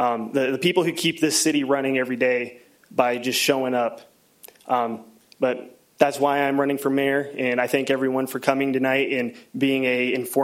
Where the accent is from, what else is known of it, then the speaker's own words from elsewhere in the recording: Bozeman, Montana, United States; I was born and raised here in Bozeman